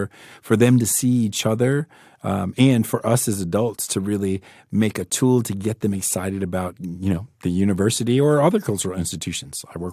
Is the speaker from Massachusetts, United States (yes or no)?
yes; Massachusetts, United States; I'm originally back from the East Coast, from Massachusetts.